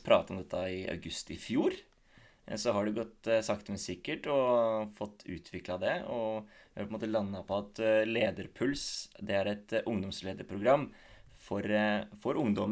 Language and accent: Norwegian; Konnerud, Buskerud, Norway; Jeg jo født og oppvokst på Konnerud, så kan vel karakteriseres som en Konnerud-gutt